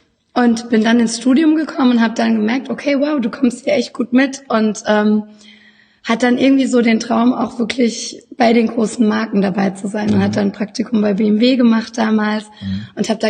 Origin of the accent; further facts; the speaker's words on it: Baden-Württemberg, Germany; Und ich komme aus dem wunderschönen Baden, da wo die Sonne scheint. Und mich hat es aber so vor 8 Jahren nach Düsseldorf verschlagen